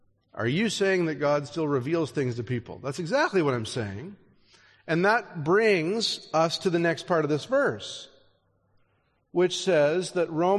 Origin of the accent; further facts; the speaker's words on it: Canada; I grew up learning French in the Canadian school system.